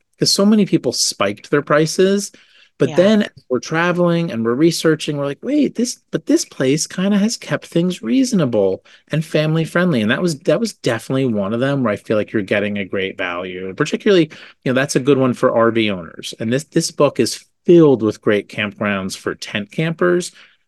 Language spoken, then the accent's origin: English; New Jersey, United States; And look, I'm from New Jersey.